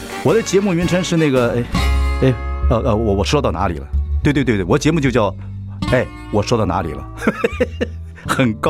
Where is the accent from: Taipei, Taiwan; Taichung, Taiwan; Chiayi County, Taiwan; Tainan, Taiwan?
Chiayi County, Taiwan; Chiayi; 我老家还是在嘉义啊